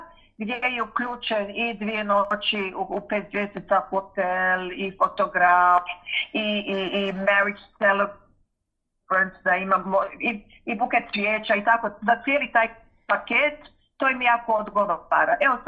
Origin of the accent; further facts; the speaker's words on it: Croatia; now in Australia; da mi kao Hrvati napravimo jedno dioničarsko društvo i da počnemo mi kao Hrvati zajedno kupovati poljoprivredna zemljišta